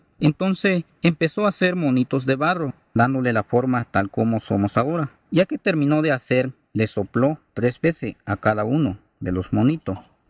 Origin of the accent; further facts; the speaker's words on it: Mesa Colorada, Sonora, Mexico; also born or lived in Mochivampo; En la actualidad tengo 30 años. Nací en Mochivampo, Álamos, Sonora, el día 21 de febrero de 1975. Yo soy de Mesa Colorada